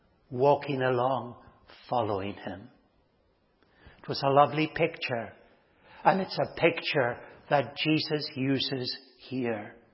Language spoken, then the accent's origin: English; Stornoway, Scotland, United Kingdom; When I was young, growing up in Stornoway, there were many shepherds there.